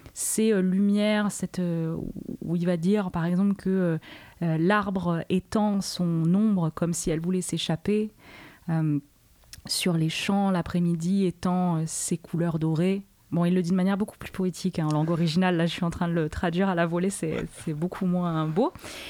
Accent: Provence-Alpes-Côte d'Azur, France; now in Marseille, France; j'ai grandi dans les Hautes-Alpes, j'en suis partie pour venir à la grande ville de Marseille. Ça fait 19 ans que j'habite à Marseille.

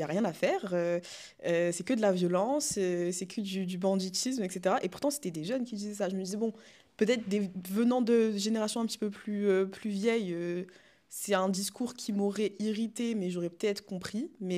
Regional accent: Marseille, Provence-Alpes-Côte d'Azur, France; moved away as an adult; also born or lived in Paris; Personnellement, je suis née à Marseille.

